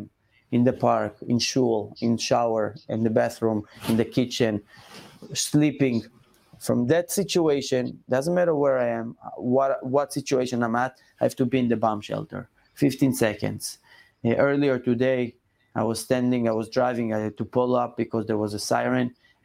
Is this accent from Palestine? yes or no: yes; Gush Katif, Gaza Strip, Palestine; When I grew up in Gush Katif, any time that there was a terrorist attack, I had a small backyard